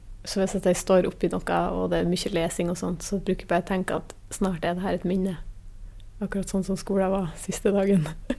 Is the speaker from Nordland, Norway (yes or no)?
yes; Korgen, Nordland, Norway; Jeg kommer fra Korgen I hennes kommune